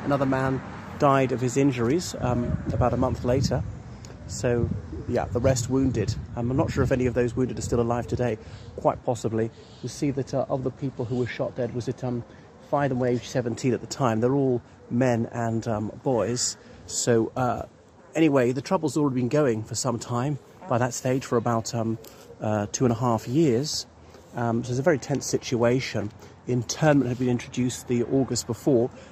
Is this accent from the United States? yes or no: no; Ireland; from Ireland.